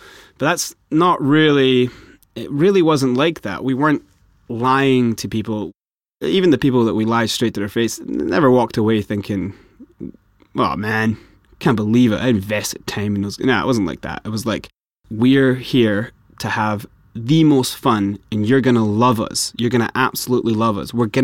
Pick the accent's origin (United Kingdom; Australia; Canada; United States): United Kingdom; Scotland; I stepped on stage and I just said … I'm Scottish.